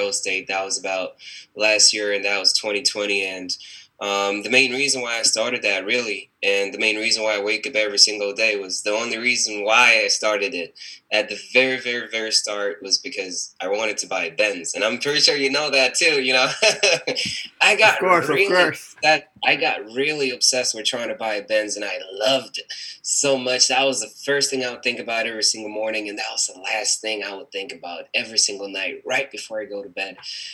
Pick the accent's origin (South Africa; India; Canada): South Africa; now in United States; and I am from South Africa. I think a lot of people don't know that, but I actually am from South Africa